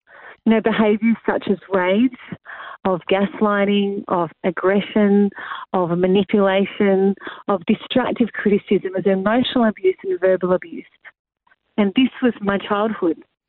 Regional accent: Sydney, New South Wales, Australia; I was raised in Sydney, so in the southwest area.

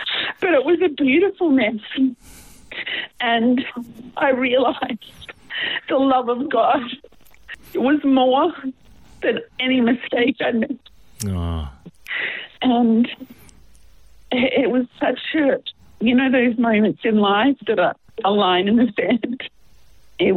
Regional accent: Brisbane, Queensland, Australia; Well, I was born in Queensland. Mighty Queensland. And in Brisbane, on the north side of Brisbane, on a dairy farm.

